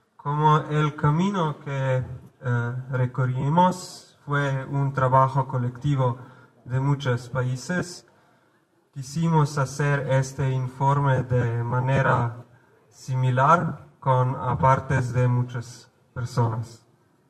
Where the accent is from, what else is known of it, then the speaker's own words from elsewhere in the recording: Slovenia; Spanish is a second language; Venimos de Eslovenia, en los Balcanes, una región al sur de Europa.